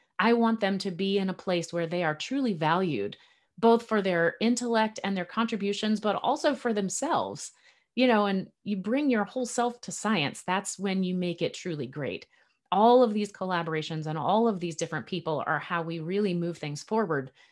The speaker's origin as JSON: {"language": "English", "country": "United States", "said": "I come from the United States."}